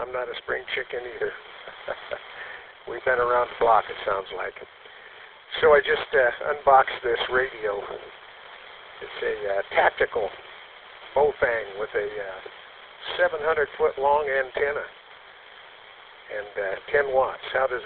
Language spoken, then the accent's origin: English; Klamath Falls, Oregon, United States; now in Medford, United States; I was born and raised in Klamath Falls. Lived all my life there, raised my family there, went to KU. Now I've been over here in Medford for the last over a dozen years after I retired, but it's my hometown